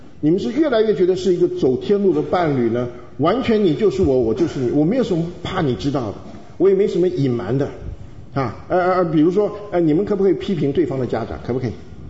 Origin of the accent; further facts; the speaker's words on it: Taiwan; now in Houston, United States; 像我是从台湾来的